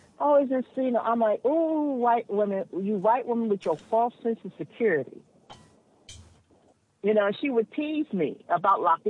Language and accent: English; Los Angeles, California, United States; I'm like, look, I grew up in South LA, okay? And I grew up in a time where, you know, back in the day when we didn't even lock our doors.